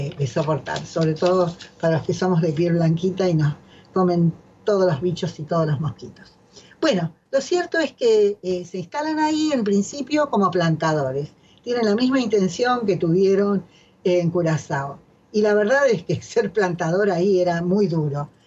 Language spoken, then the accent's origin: Spanish; Argentina; yo soy argentina